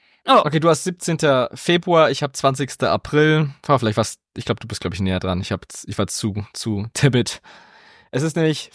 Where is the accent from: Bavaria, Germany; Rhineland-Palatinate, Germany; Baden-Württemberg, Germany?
Bavaria, Germany; Augsburg; ich bin ja aus Augsburg.